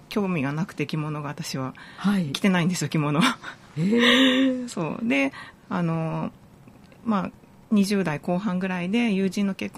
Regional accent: Kumamoto, Japan; 私も母、両親が京都出身なんですけども、はい、私は熊本で生まれ育っているので

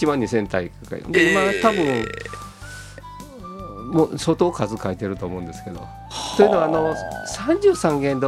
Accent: Kyoto, Japan; 今年は地元京都の方でも個展を発表させていただいたり

